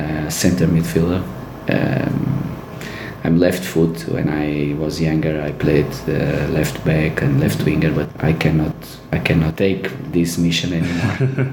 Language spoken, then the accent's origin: English; Matosinhos, Porto District, Portugal; English is a second language; When I was born in Matosinhos, which is just in Porto. So my city is Porto.